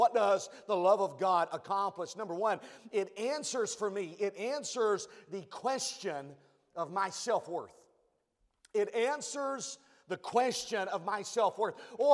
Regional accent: Mount Olive, North Carolina, United States; just a little peon growing up in Mount Olive, North Carolina

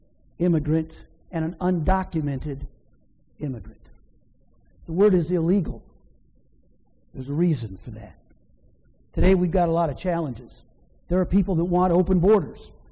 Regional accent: United States; I'm not ashamed to say that I'm an American. I'm not embarrassed to say that the United States is my home.

